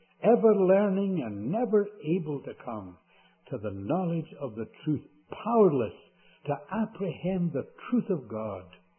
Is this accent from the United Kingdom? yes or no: yes; Scotland, United Kingdom; being a Scot